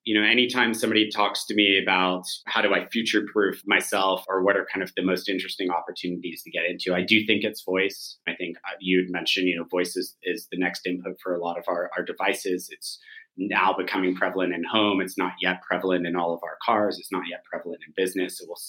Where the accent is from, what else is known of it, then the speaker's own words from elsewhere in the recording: California, United States; And, you know, I grew up in Silicon Valley all of my life and been part of a few different high growth organizations.